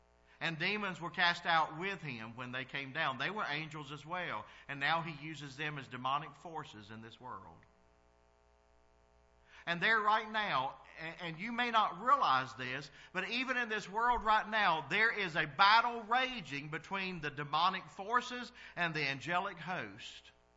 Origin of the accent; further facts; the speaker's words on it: the South, United States; I'm from the South. I'm a country boy. I was raised on a farm.